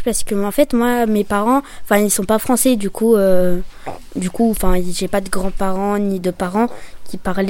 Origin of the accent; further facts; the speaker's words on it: Metz, Grand Est, France; je viens de Metz.